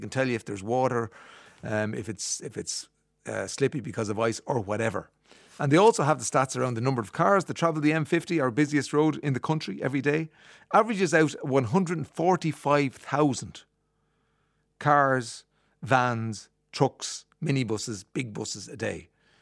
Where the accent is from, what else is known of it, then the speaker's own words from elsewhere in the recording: Ireland; Being Irish and a woman